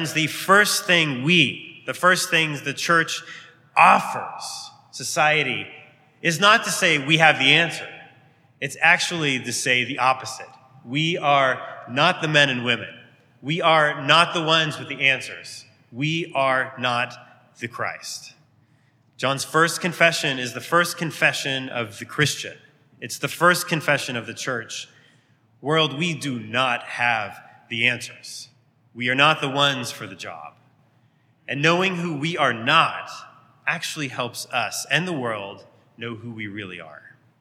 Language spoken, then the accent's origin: English; Texas, United States; the church I grew up in just outside Dallas in Texas